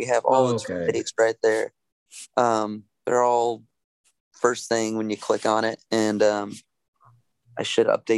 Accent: Arizona, United States; I don't think I've even been to Bisbee before, although we're from Arizona.

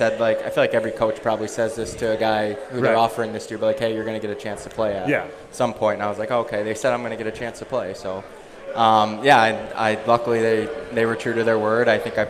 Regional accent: Michigan, United States; saw that I was from Michigan, and he always goes out to recruit in the BCHL, and he came out and saw me one weekend and liked me and knew I was coming back to Michigan for Christmas to see family.

